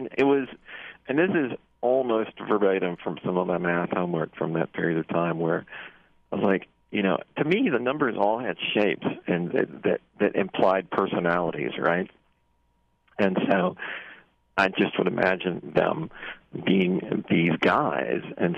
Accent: Louisiana, United States; I'm from Louisiana

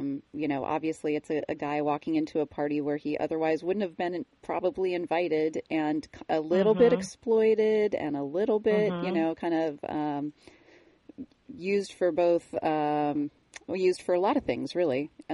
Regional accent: Sun Valley, Idaho, United States; born there; And it's funny, I was born in Sun Valley.

